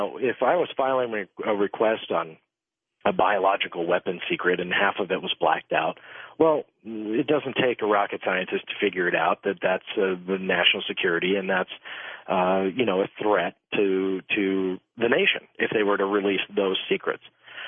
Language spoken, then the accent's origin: English; United States; I am an American born and raised. I am very proud of the country I live in.